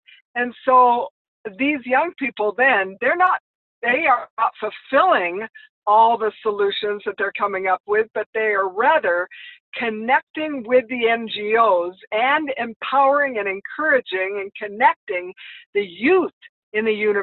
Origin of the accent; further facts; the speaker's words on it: Los Angeles, California, United States; Of course, I grew up in Los Angeles, and I've only lived full-time in America.